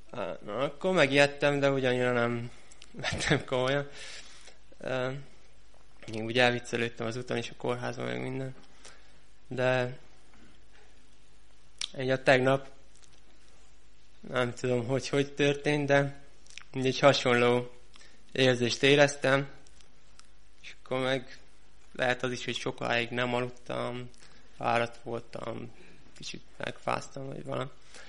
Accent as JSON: {"language": "Hungarian", "town": "Hodod", "region": "Sălaj", "country": "Romania", "said": "Hadadról jöttem, már páran ismernek. Itt dolgozok mostan Szatmáron"}